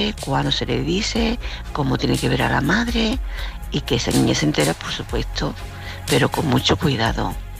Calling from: Córdoba, Andalusia, Spain; de Córdoba otra vez

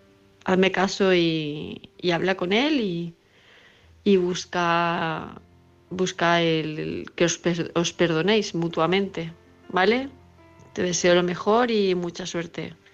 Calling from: Palma de Mallorca, Balearic Islands, Spain; de Palma de Mallorca.

